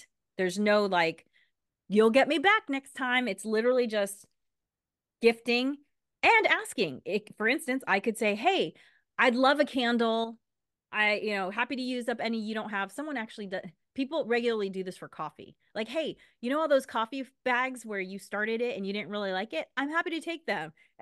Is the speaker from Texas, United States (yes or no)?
no; Los Angeles, California, United States; Growing up in Los Angeles, my church sort of had two personalities because they also hosted Spanish language masses.